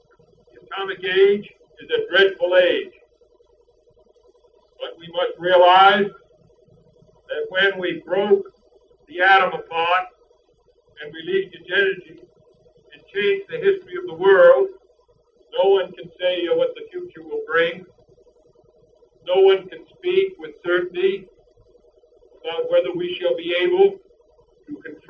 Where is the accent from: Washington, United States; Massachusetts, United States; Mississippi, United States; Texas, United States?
Massachusetts, United States; I come from Massachusetts. from the other side of the country, but it's a very small country